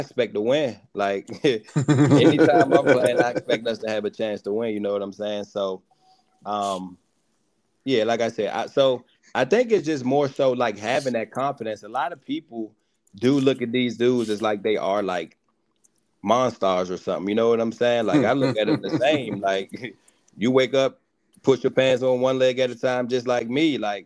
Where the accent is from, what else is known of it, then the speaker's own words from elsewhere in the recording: Washington, District of Columbia, United States; I'm actually from D.C. Like, I mean, I just let people say, okay. But, like, I'm actually from D.C., like, and I always tell people, I ain't talking about Hollywood. I ain't from by the White House.